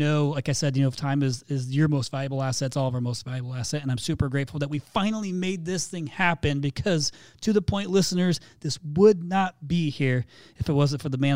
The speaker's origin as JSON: {"language": "English", "country": "Canada", "said": "Since I'm Canadian, my ask would be interview a Canadian."}